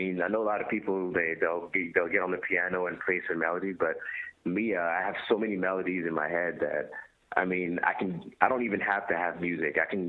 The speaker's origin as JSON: {"language": "English", "region": "Florida", "country": "United States", "tie": "born or raised there", "also_born_or_lived": "Los Angeles", "said": "Well, I grew up in Florida, so it would most likely either be in Florida, or it could be LA, because I also lived in LA."}